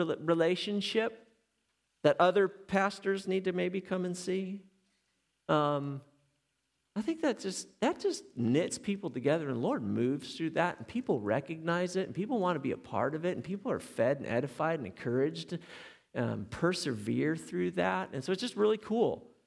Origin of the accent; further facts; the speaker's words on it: Chicago, Illinois, United States; I'm also from Chicago. My parents were there, and they moved to Arizona, and they're there now